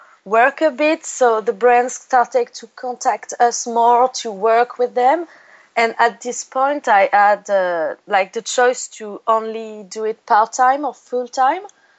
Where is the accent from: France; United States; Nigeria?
France; Cannes, Provence-Alpes-Côte d'Azur; English is a second language; now in Paris, France; I was born in France, in Cannes. It's the south of France.